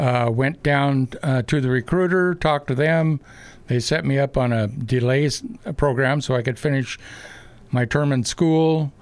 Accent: Roseburg, Oregon, United States; Born and raised in Roseburg, 1946. Went through all the schools here. Joe Lane, Roseburg High, graduated in 1964.

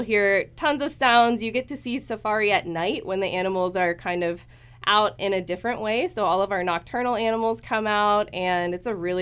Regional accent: Bend, Oregon, United States; Yeah, I'm from Bend, Oregon.

